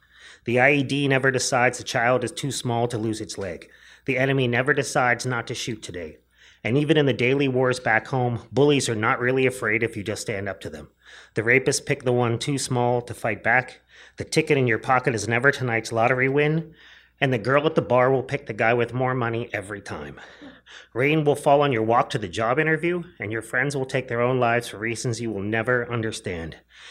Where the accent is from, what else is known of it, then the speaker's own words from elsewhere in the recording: Erie, Pennsylvania, United States; I'm from Erie, PA, and we are like the snow capital of the world.